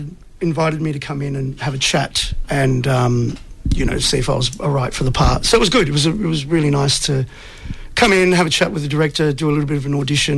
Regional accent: Sydney, New South Wales, Australia; because I'm from Sydney originally

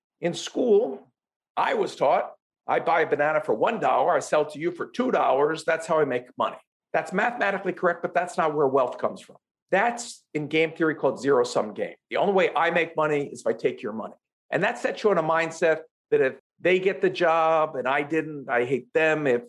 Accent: Philadelphia, Pennsylvania, United States; I'm from Philadelphia, I'm not a quitter.

